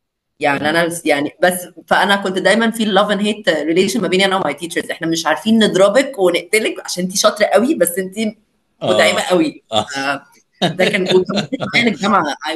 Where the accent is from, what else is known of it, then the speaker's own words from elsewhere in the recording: Saudi Arabia; Arabic is a second language; انا I was raised in Saudi Arabia طول حياتي، فأنا خليجي. I'm a third country، مش third country، third world kid.